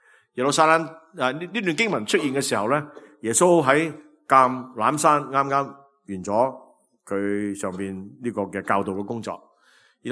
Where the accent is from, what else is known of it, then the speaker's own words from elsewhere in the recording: Guangdong, China; 我哋广东人讲嘢系嘛呀一轮先